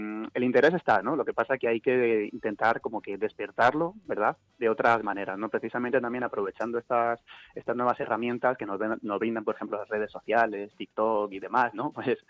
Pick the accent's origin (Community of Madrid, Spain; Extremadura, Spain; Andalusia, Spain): Community of Madrid, Spain; Madrid